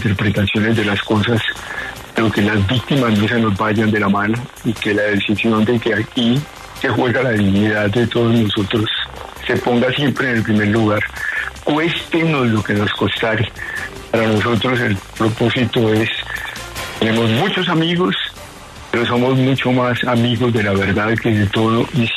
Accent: Colombia; como parte de la identidad de nosotros como colombianos

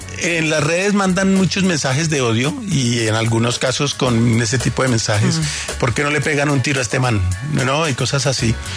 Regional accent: Armenia, Quindío, Colombia; also born or lived in Bogotá; Yo nací en Bogotá, pero me llevaron muy pequeño a vivir a Armenia

